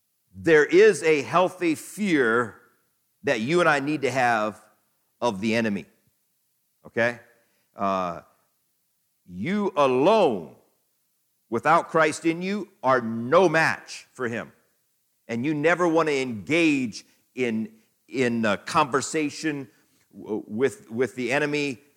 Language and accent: English; Iowa, United States; So I grew up in Iowa, and you know, so we had deer around.